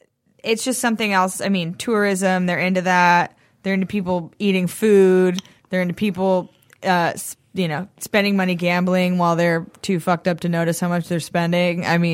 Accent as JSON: {"language": "English", "region": "Massachusetts", "country": "United States", "said": "I'm from New England. I'm from Massachusetts."}